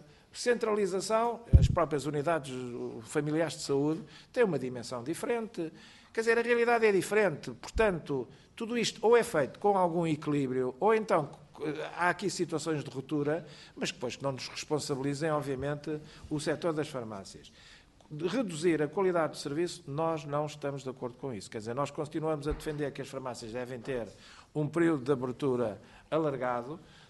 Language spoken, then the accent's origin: Portuguese; Portugal; como português e como responsável